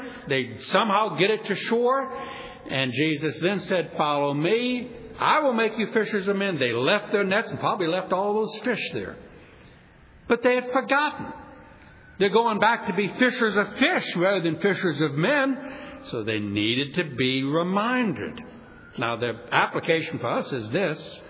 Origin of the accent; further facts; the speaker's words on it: New Orleans, Louisiana, United States; I'm from New Orleans and we got a little boat and went out there